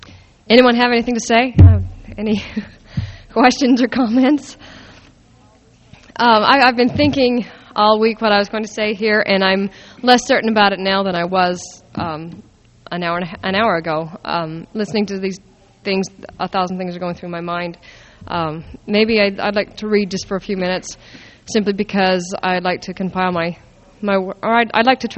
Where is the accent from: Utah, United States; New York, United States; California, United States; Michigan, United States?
Utah, United States; Alpine; Speaking of rural characters, I grew up in Alpine, Utah. That's my hometown, and that's where I learned most of my attitudes and mores regarding sex.